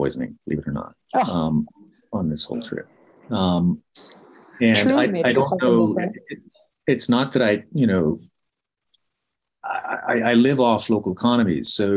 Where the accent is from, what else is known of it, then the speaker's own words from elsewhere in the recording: Mexico; I crossed my first border. I was raised in Mexico.